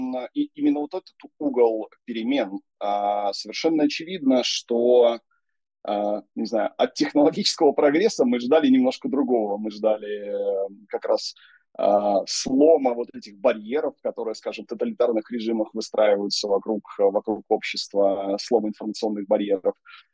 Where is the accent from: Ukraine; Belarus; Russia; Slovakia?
Belarus; вот я белорус